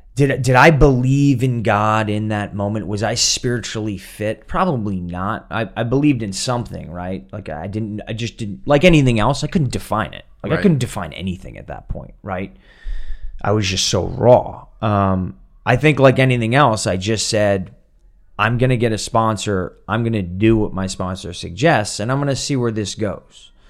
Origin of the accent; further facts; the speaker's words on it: Boston, Massachusetts, United States; now in Los Angeles, United States; So I I grew up in the Boston area and a lot of my family was there